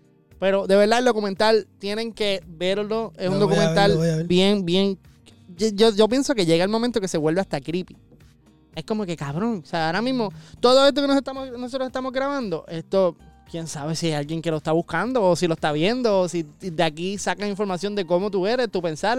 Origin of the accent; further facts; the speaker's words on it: Puerto Rico; Los vecinos saben que somos puertorriqueños, toda la cuestión. Yo creo que hasta por la fiesta saben que somos puertorriqueños.